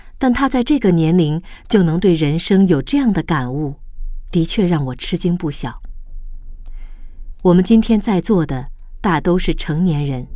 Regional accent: Tibet, China; 我从小生活在藏地，在我的家乡，藏民们生活非常贫困。

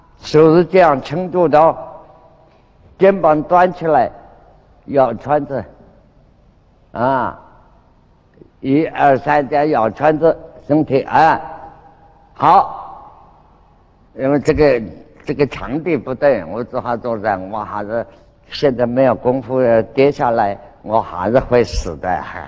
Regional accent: China; 那我们中国人叫兰花手印

